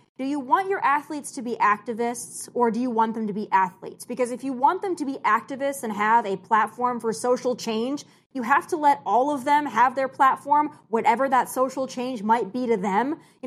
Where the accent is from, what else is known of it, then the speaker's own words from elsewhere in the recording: South Dakota, United States; I have lived a lot of places, but I'm born and raised in South Dakota. So there's only so much South Dakota that you can get out of me.